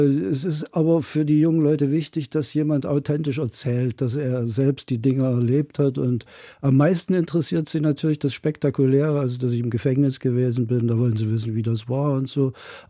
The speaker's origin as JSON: {"language": "German", "town": "Weida", "region": "Thuringia", "country": "Germany", "tie": "born there", "said": "Ja, ich bin in Weida geboren, das liegt bei Gera in Thüringen, und Silvester 1955 erblickte ich das Licht der Welt."}